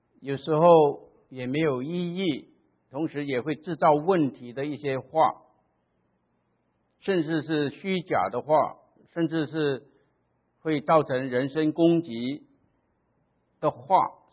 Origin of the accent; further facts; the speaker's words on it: Malaysia; 我是马来西亚来的啊